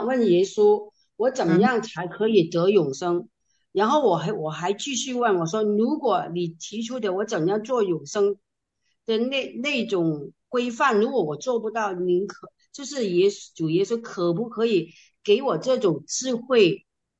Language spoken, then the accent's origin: Chinese; Guangdong, China; 我们广东人说，就是不是只有一把